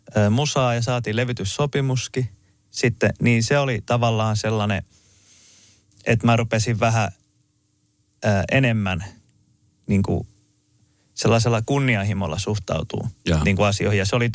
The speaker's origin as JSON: {"language": "Finnish", "town": "Isojoki", "region": "South Ostrobothnia", "country": "Finland", "tie": "born or raised there", "said": "kun mä oon Isojoelta kotosi"}